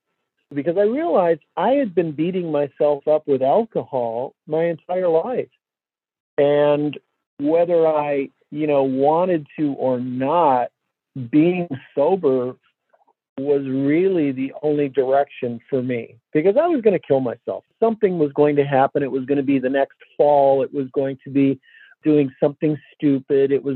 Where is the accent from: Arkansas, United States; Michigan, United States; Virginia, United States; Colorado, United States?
Michigan, United States; Detroit; And I grew up here in Detroit, and after hockey games, when I was a little kid, we would go out for pizza with all the other parents.